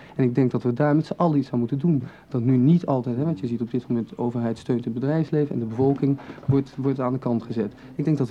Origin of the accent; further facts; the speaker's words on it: Amsterdam, North Holland, Netherlands; Hoe moeten wij daar als Amsterdammers niet van de criminaliteit?